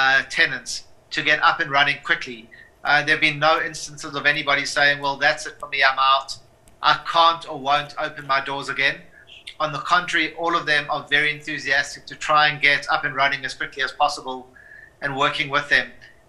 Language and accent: English; South Africa; what government owes all of us as South African citizens